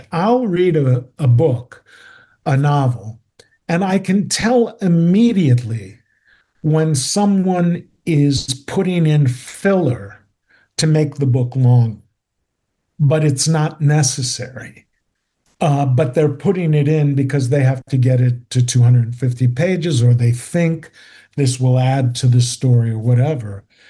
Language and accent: English; Chicago, Illinois, United States; from the time I was growing up in Chicago, I had different jobs up until 17 years old.